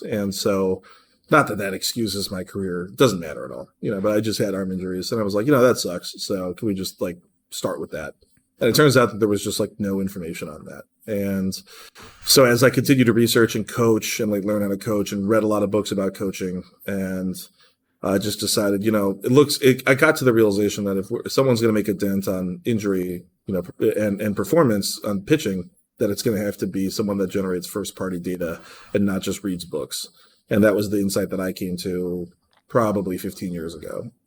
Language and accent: English; Cleveland, Ohio, United States; With the Guardians, my hometown team, Cleveland, Ohio.